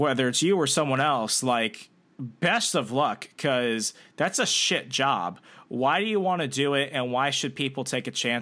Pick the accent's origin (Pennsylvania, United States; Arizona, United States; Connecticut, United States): Arizona, United States; moved away; I'm originally from the Southwest Arizona, and I've lived throughout the country.